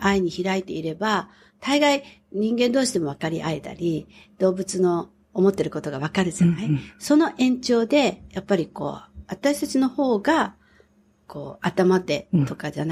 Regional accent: Tokyo, Japan; ずっと東京で生まれて育って広告代理店で働いて当たり前のように、それが自分の世界だった。

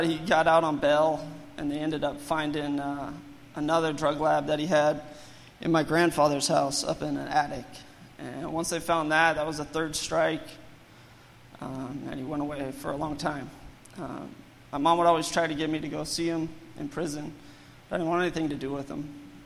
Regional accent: California, United States; So I grew up in California on a farm, and we worked the farm

